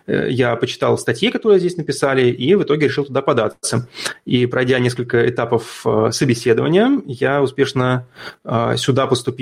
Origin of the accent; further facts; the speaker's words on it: Moscow, Russia; я вырос в Москве